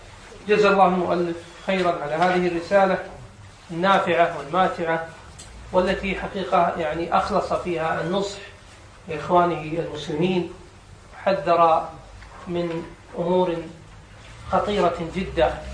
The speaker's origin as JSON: {"language": "Arabic", "country": "Kuwait", "said": "يعني مثل نقول عندنا في الكويت احتجنا إلى أطباء متخصصين"}